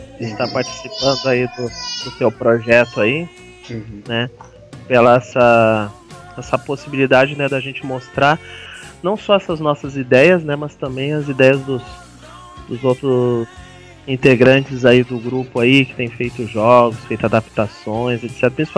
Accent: Porto Alegre, Rio Grande do Sul, Brazil; now in São Paulo, Brazil; Eu sou de Porto Alegre, na verdade, né? Agora eu tô morando em São Paulo.

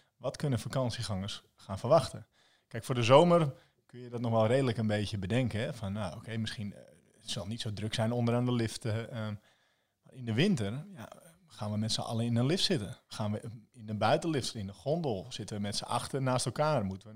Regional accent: Netherlands; zo nuchter als wij zijn als Hollanders

